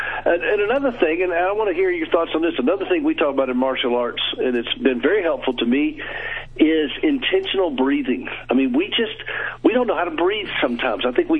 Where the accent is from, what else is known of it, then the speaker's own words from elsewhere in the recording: the South, United States; Well, I'm from the South.